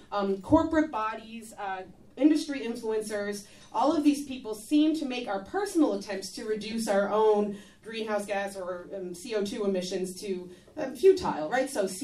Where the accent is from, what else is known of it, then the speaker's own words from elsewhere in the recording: St. John's, Newfoundland and Labrador, Canada; I'm standing up because I grew up in St. John's